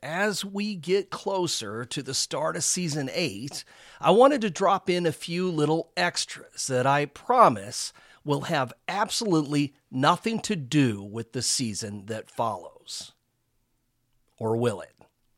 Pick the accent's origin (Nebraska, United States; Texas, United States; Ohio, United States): Texas, United States; I'm from Texas, and I know there's a lot of hauntings here.